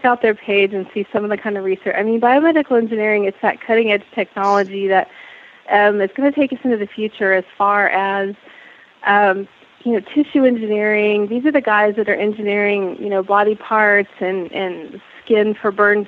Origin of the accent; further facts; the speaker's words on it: Ohio, United States; now in Pittsburgh, United States; it's okay because it's only about an hour from where I grew up in Ohio.